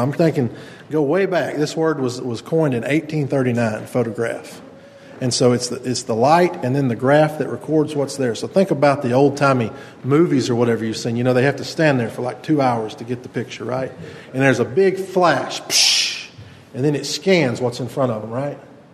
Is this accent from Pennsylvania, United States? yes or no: no; Chelsea, Alabama, United States; I'm from Chelsea, Alabama. And we never spoke Greek in Chelsea, Alabama.